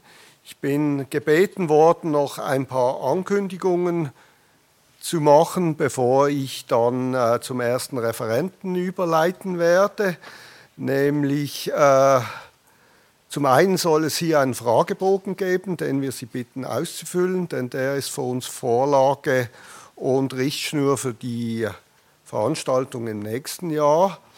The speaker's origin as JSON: {"language": "German", "town": "Basel", "region": "Basel-Stadt", "country": "Switzerland", "tie": "born or raised there", "said": "den ich noch aus seiner aktiven Fußballerzeit in meiner Heimatstadt kenne, selber noch im damaligen alten Joggeli seine Spiele verfolgt habe."}